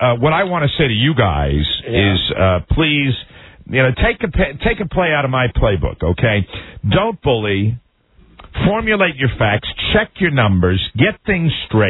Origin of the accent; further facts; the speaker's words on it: Ireland; I'm Irish, you know